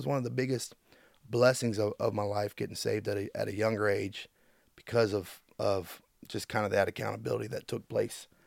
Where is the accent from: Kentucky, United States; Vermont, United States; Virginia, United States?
Kentucky, United States; Falmouth; Yeah, I grew up in Falmouth, born and raised there.